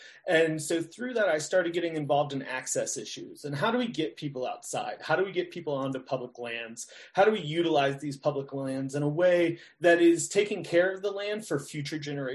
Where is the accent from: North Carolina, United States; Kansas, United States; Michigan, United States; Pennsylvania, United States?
North Carolina, United States; Charlotte; now in Colorado, United States; So like I said … I'm born and raised in North Carolina, was born in Charlotte, North Carolina, and then went to school in UNC Greensboro